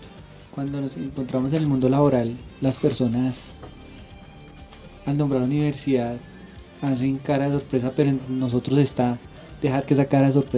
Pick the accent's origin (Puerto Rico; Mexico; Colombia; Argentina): Colombia; Bogotá; born there; Yo nací aquí en Bogotá.